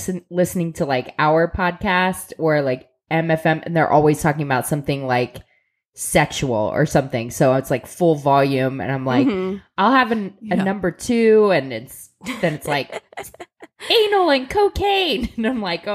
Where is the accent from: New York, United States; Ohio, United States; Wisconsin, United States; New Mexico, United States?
Ohio, United States; Columbus; Well, you know we're from Columbus, Ohio, the birthplace of Wendy's.